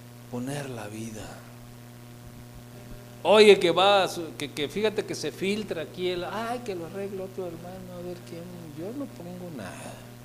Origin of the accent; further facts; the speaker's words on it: Tlaquepaque, Jalisco, Mexico; Yo soy de Tlaquepaque.